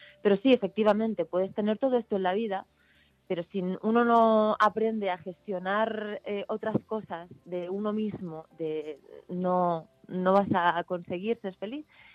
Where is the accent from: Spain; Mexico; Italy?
Spain; Madrid, Community of Madrid; yo soy de Madrid, soy madrileña, por parte de familia, son todos gallegos, por parte de familia materna